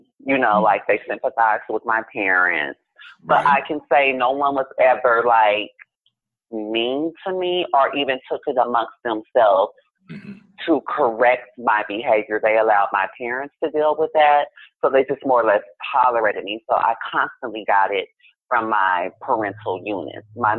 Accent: Kansas City, Missouri, United States; because I grew up in Kansas City, Missouri.

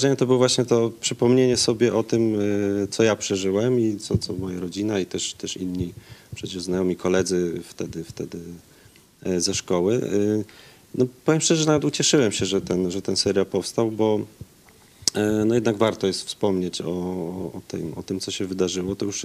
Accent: Racibórz, Silesian Voivodeship, Poland; jak poszedłem na studia, no to też mówiłem, że jestem z Raciborza

